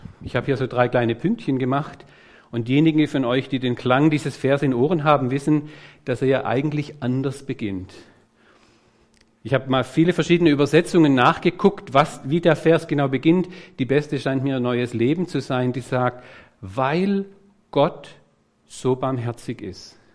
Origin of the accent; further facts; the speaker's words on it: Baden-Württemberg, Germany; Als Schwabe habe ich natürlich einen Kugelschreiber mitgenommen